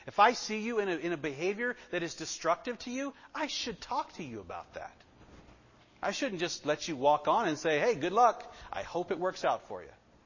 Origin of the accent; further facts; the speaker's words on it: the South, United States; Because I grew up in the South, and we've talked about this a ton of times.